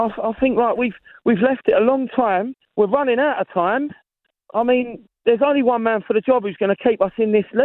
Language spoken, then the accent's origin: English; Croydon, London, United Kingdom; I'm from Croydon, mate, and I'm surrounded by Millwall and Palace fans and Chelsea fans giving me stick.